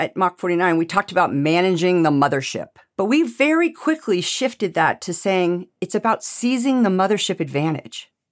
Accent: California, United States; I'm a native Californian. I grew up in Silicon Valley with all the people who founded the venture capital industry.

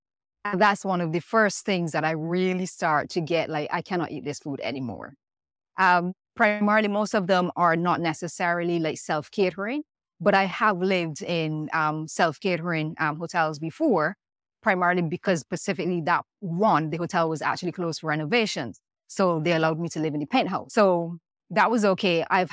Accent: Barbados; moved away as an adult; I'm originally from Barbados. I did all my education in Barbados.

